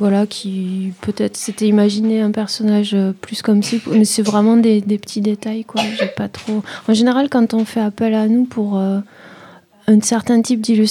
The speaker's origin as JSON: {"language": "French", "region": "Occitanie", "country": "France", "lives_now": "Nantes, France", "said": "Mais d'accord. Je viens du Gers."}